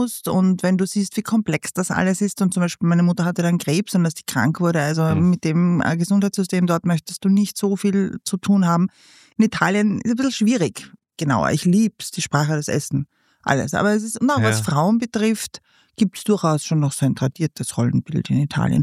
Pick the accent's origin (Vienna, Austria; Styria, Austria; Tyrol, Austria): Vienna, Austria; born there; Und ich bin in Wien geboren